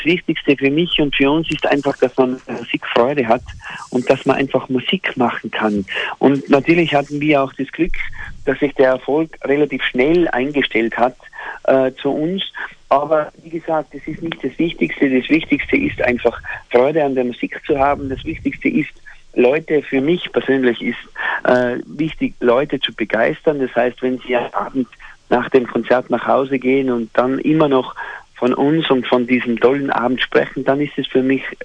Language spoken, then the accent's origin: German; Straß im Zillertal, Tyrol, Austria; Wir kommen alle aus derselben Gemeinde. Wir kommen aus Straß im Zillertal. Das ist die erste Gemeinde bei uns im Zillertal.